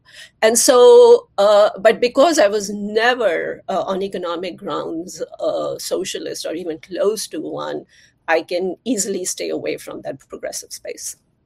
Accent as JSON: {"language": "English", "country": "India", "tie": "born or raised there", "said": "I grew up in India, which was a socialist country, and socialism wasn't working in India."}